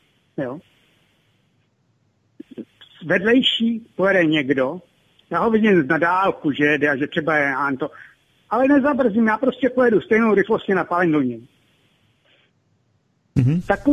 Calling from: Plzeň, Plzeň Region, Czechia

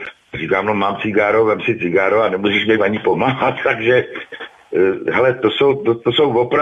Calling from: Ústí nad Labem, Ústí nad Labem Region, Czechia; Já jsem z Ústí nad Labem

